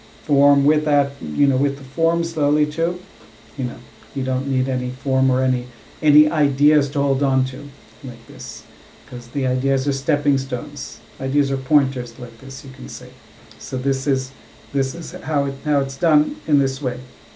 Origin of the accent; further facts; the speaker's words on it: Israel; maybe because I grew up in Israel, maybe they'll talk about Middle East situation